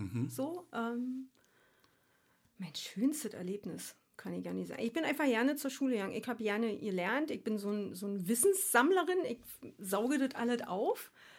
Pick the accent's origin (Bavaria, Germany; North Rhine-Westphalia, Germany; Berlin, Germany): Berlin, Germany; also born or lived in Frankfurt / Darmstadt / Australia / Switzerland; Genau, ich bin, nicht in Köpenick. Ich komme ursprünglich aus Ostkreuz.